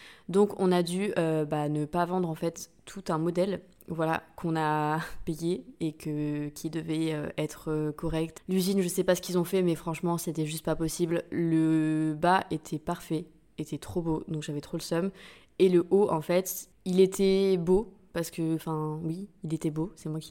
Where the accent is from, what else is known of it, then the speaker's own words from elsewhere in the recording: St. Barthélemy; c'était l'heure d'aller à Saint-Barth. J'étais trop contente parce que vous savez que c'est de là d'où je viens. C'est là d'où je viens.